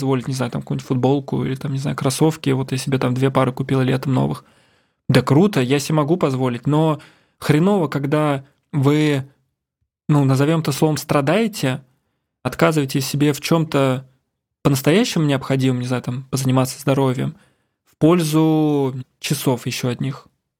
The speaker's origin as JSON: {"language": "Russian", "town": "Ramenskoye", "region": "Moscow Oblast", "country": "Russia", "said": "я сам из Раменского, из Московской области"}